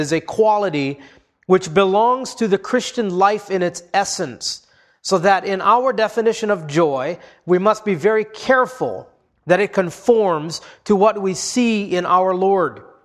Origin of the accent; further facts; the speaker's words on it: Hawaii, United States; As a kid, I spent a lot of time spearfishing growing up in Hawaii.